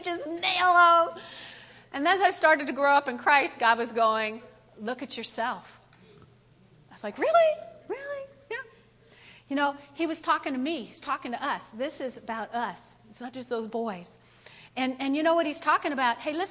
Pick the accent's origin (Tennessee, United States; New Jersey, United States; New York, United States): New Jersey, United States; You know, I'm from North Jersey, so we went back home to North Jersey, and we had a service.